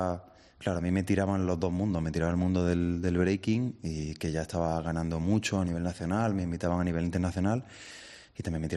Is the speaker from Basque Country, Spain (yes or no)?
no; Lucena, Andalusia, Spain; moved away as an adult; also born or lived in Granada; Soy de Lucena, de Córdoba, eso es. Y ya con 18, cuando acabé la ESO y fui a estudiar a Granada